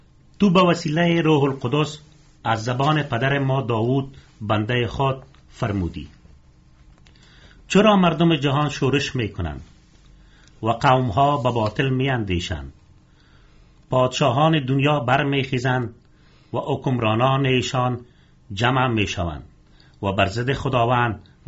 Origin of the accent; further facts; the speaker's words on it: Afghanistan; ما افغان هستم و عیسی مسیح را به حیث خداوند نجات دهنده خود قبول کردیم